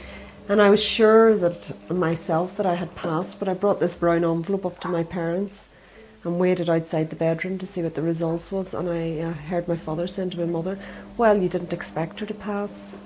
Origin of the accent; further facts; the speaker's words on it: Derry, Northern Ireland, United Kingdom; moved away as an adult; also born or lived in London / Australia; I was born in Derry in Northern Ireland and spent first 19 years there, and then I went to London. Had 2 years in London, came back, worked on for a bit in Derry, and then I actually left completely in 1982.